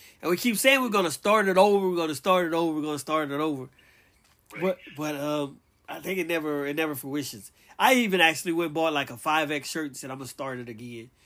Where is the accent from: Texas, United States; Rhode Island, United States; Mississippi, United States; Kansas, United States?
Texas, United States; I was from Texas, I would paint on it.